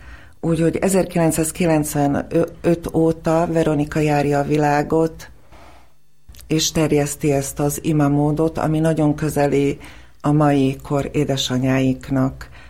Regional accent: Bratislava, Bratislava Region, Slovakia; first language Slovak; Hungarian is a second language; moved away as an adult; now in Hungary; szlovák nyelv volt az a közös nyelv, amin mi otthon beszélgettünk, ez az én anyanyelvem. És 18 éves koromig, érettségig Pozsonyban éltem, oda jártam magyar óvodába és szlovák iskolákba, és utána érettségi után jelentkeztem Budapestre egyetemre

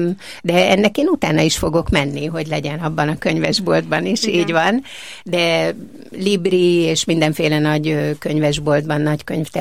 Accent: Hungary; Viszont magyarok vagyunk, és a magyar élethelyzetekkel foglalkozunk.

